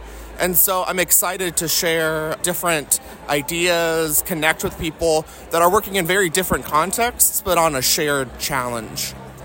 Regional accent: Austin, Texas, United States; I'm here from Austin, Texas, and I'm just here as a local organizer

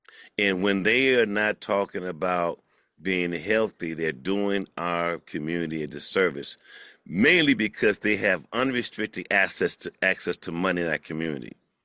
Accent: Wagner, Oklahoma, United States; As you know, Professor, I'm from Oklahoma. I was born in a little town called Wagner, outside of Tulsa, between Tulsa and Muskogee.

